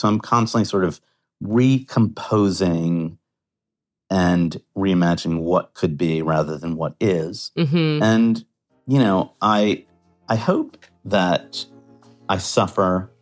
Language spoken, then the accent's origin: English; United States; And as an American, I'm very anti-snob. I came from a crappy farm town.